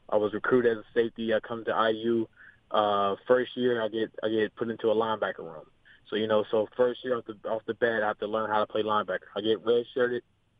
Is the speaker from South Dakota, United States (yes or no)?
no; Cleveland, Ohio, United States; Growing up in Cleveland, man, it's tough. Tough, man. I'm not gonna lie to you. It's tough.